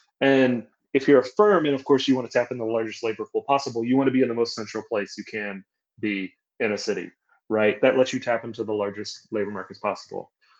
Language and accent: English; Kentucky, United States; You know, I'm from Kentucky, and of course, there was great migrations of Appalachians to the industrial Midwest.